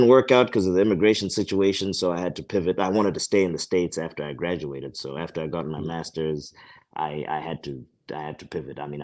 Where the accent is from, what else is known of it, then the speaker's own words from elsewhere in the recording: Zimbabwe; I was born and raised in Zimbabwe.